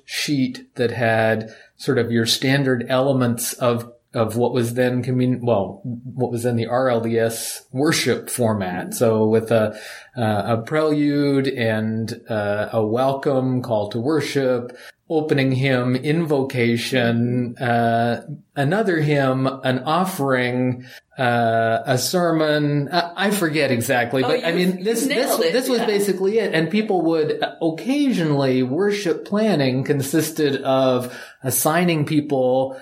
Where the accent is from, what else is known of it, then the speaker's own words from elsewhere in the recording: Canada; So I am, I'm Canadian, and I am married.